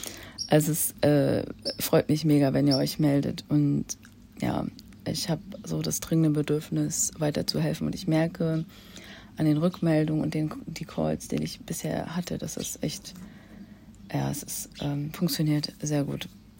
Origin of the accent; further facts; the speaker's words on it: Northern Germany, Germany; now in Switzerland; Dieses Bootshaus ist in meiner Heimat in Norddeutschland. Ich wohne ja in der Schweiz